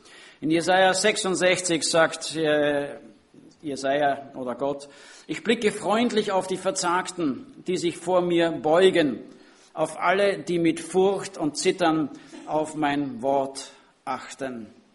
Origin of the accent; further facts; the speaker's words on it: Linz, Upper Austria, Austria; Ich kenne es noch aus meiner Kindheit in der Gemeinde in Linz.